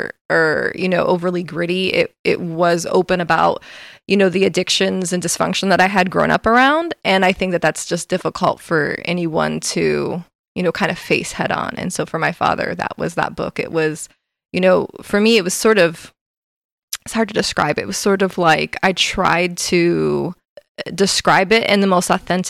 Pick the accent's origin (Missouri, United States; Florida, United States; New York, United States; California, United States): Florida, United States; he painted the cover design, which was like just a lake where we grew up in Central Florida.